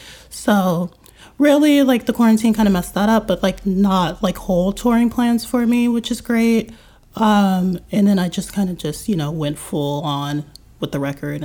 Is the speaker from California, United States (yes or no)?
no; Las Vegas, Nevada, United States; now in Philadelphia, United States; who, you know, I'm originally from Vegas.